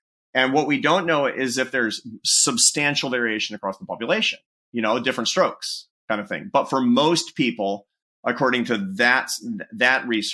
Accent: United States; for the first 5 years or so, I'm an American. I was kind of aggrieved and sort of injured until I realized this is how we roll, man.

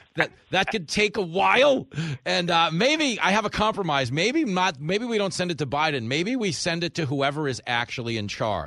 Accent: Levittown, New York, United States; I grew up in Levittown.

